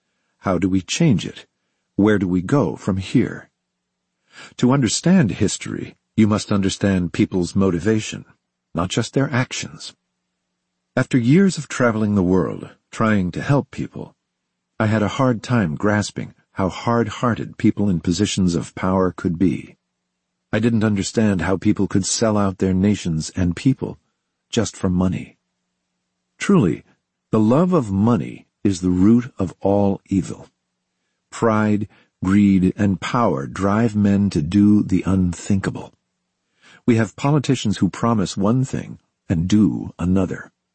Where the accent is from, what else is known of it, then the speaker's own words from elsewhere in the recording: South Africa; I come from South Africa, and I always knew something was wrong.